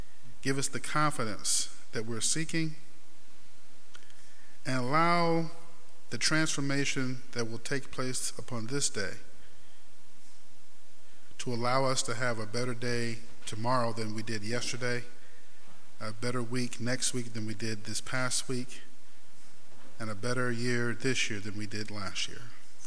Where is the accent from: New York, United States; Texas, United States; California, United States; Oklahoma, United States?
New York, United States; Rochester; I grew up in Rochester, New York. I saw more snow than rain and maybe sunshine at times.